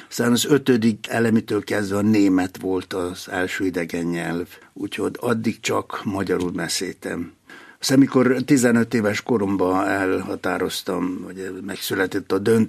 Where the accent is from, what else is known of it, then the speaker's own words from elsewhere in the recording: Novi Sad, Vojvodina, Serbia; born there; 1945-ben születtem, február 22-én Újvidéken. Akkor az már Jugoszlávia volt. De a Vajdaság területén akkor valami félmillió magyar élt, és nekünk megvolt egy bizonyos önállóságunk, autonómiánk. Én magyar iskolába jártam